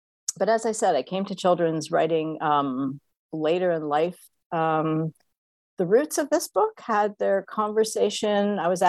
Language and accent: English; Toronto, Ontario, Canada; And born and raised in Toronto, grew up in Toronto